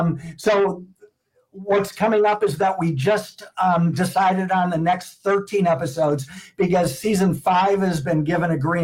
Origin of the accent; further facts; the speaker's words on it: Milwaukee, Wisconsin, United States; a city like Indianapolis felt so much like my hometown of Milwaukee.